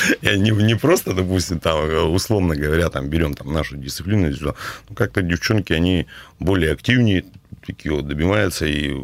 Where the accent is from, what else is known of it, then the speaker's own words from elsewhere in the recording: Perm, Perm Krai, Russia; это тоже как бы наш пермяк